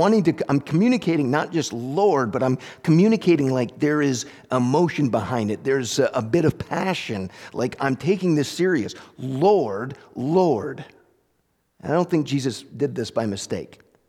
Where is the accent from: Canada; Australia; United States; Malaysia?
United States; Lincoln, Vermont; I was driving through Lincoln in my hometown, and a lady had put a sign out in front of her house